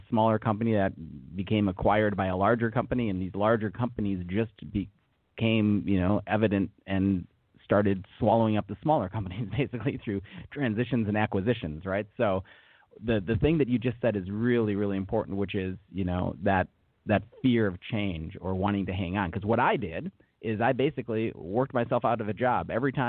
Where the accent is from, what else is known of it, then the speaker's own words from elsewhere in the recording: Minneapolis, Minnesota, United States; did performances and musicals around the Minneapolis, Minnesota area. So I'm actually from the States